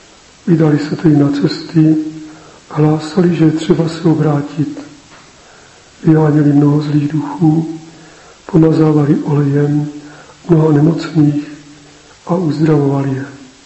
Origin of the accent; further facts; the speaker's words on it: Moravia, Czechia; když se dověděl, že jsem z Moravy